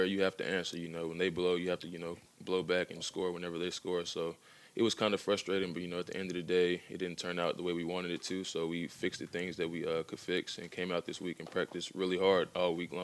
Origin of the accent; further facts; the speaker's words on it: North Carolina, United States; watching UNC, being that I'm from North Carolina, so I was always tuned